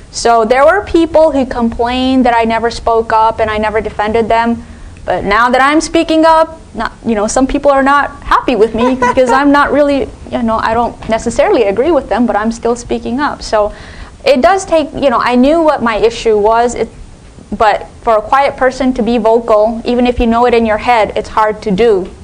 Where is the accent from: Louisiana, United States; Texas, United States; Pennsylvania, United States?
Texas, United States; my family, I'm from Texas, we were one of the very few Asian American families in the predominantly white town. And for us to survive, because like for my parents, it was the first time they left Japan